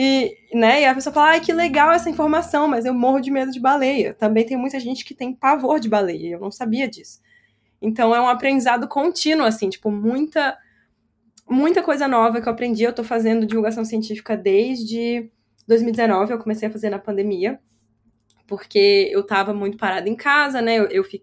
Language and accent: Portuguese; Brazil; moved away; o jeito que eu cresci no Brasil, eu cresci muito aberta em relação a assuntos sobre os quais eu posso falar sabe?